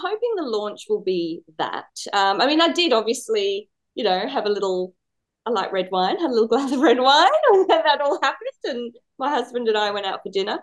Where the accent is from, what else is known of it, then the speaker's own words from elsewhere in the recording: England, United Kingdom; I'm from England, have a, maybe a little bit of an accent